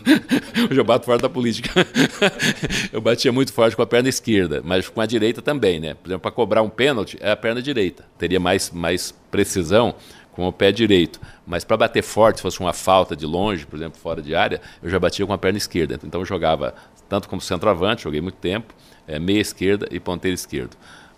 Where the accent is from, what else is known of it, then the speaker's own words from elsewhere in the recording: Santa Catarina, Brazil; born there; also born or lived in Paraná / Rondônia; Nasci em Santa Catarina, fui para o Paraná, morei no Paraná um período. Do Paraná surgiu uma oportunidade, fui para Rondônia. Estou lá há 36 anos, né, em Rondônia.